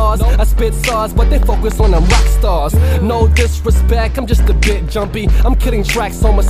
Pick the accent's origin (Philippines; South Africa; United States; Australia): Philippines; I'm Filipino, spitting hot like jalapenos.